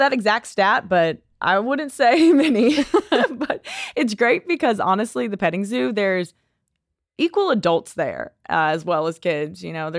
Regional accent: New Orleans, Louisiana, United States; I grew up in New Orleans, so I love big brass bands and just that live music with all the horns.

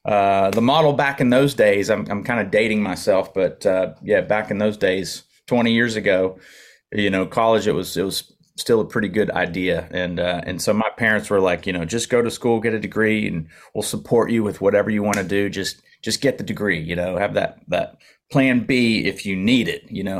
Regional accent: West Virginia, United States; also born or lived in Knoxville, United States; Yeah, born and raised in West Virginia, and then I moved to Knoxville, Tennessee, and ended up going to school there

